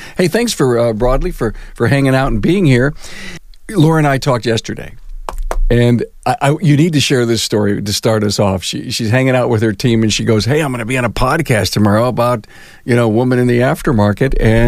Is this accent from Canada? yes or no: no; Buffalo, New York, United States; I'm from Buffalo. I think you all know that.